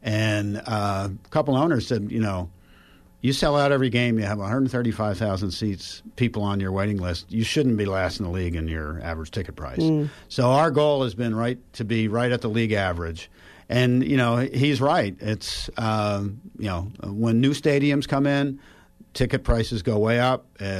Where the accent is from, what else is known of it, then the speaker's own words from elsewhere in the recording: Buffalo, New York, United States; I grew up in Buffalo.